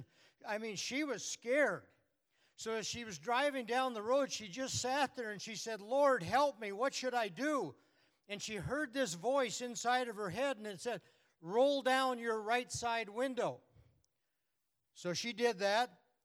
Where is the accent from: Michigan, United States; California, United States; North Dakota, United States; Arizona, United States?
North Dakota, United States; Now, I'm from North Dakota, so I know how mad a wet hen gets.